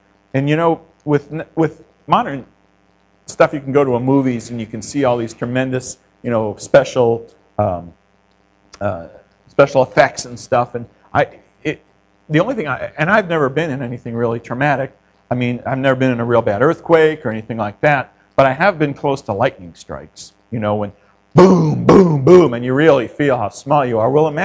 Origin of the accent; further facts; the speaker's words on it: Scottsdale, Arizona, United States; I grew up in Scottsdale, Arizona. Have you ever been to Scottsdale?